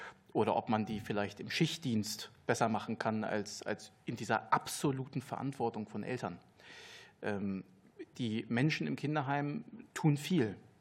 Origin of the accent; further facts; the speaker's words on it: Hanover, Lower Saxony, Germany; born there; Ich bin in Hannover geboren, mein Vater war afrikanischer Einwanderer, meine Mutter Deutsche.